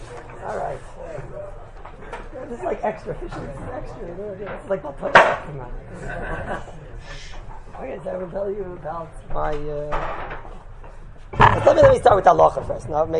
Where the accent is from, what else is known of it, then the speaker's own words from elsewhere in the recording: Brooklyn, New York, United States; The truth is, I'm from Brooklyn.